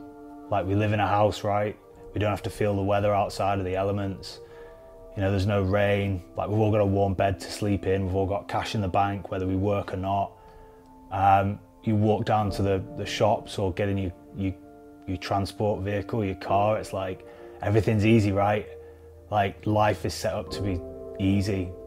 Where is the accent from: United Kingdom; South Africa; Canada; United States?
United Kingdom; Preston, North West England; ex-Special Forces, ex-SAS, and I come from Preston.